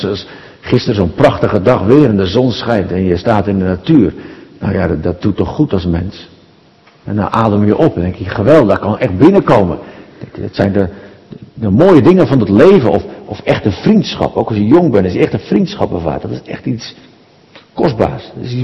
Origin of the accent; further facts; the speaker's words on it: Ridderkerk, South Holland, Netherlands; Ik kom oorspronkelijk uit Ridderkerk